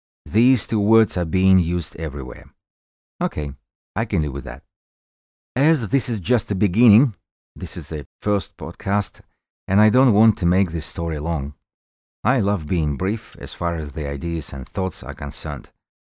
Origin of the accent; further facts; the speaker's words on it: Russia; English is a second language; please, don't be angry with my accent. I know it's hard to understand me, but I really, really try. The topic for today is Russia a special country? My answer is ambivalent. Yes and no. Yes, it is special, as my country